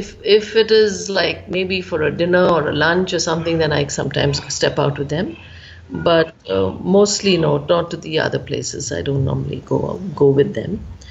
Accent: Bangalore, Karnataka, India; I'm from Bangalore

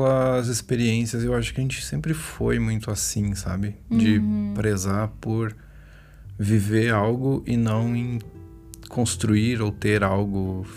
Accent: Rio Grande do Sul, Brazil; now in Curitiba, Brazil; Nós não somos de Curitiba, nós somos do Rio Grande do Sul.

